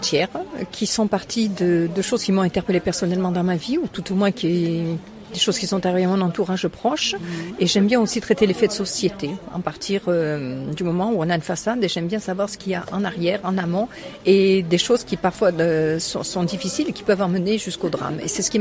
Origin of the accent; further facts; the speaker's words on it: Brittany, France; now in Saint-Dionisy, France; je suis bretonne en fait, mais j'habite dans la région j'habite dans le Gard, près de Nîmes, on va dire, un petit village qui s'appelle Saint-Dionysie, qui est sur la route de Sommières.